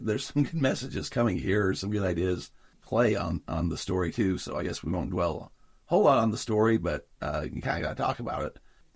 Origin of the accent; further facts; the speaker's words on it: Nephi, Utah, United States; for us growing up in Nephi, this was a nod back to, okay, Brandon acknowledges and remembers Track Street